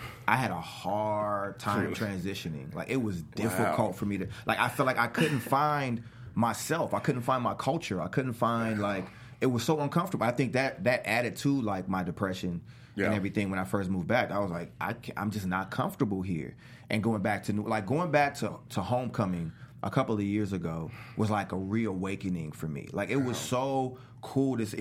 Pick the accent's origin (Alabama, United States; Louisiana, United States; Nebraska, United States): Louisiana, United States; New Orleans; because I grew up in New Orleans, but I moved back and forth a lot because it was just a lot of moving back and forth, to make it short.